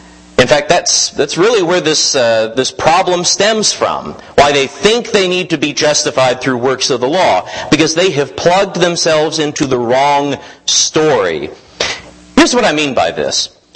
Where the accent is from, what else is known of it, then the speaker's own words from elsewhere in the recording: United States; I feel this way because I was raised here in the United States learning this history.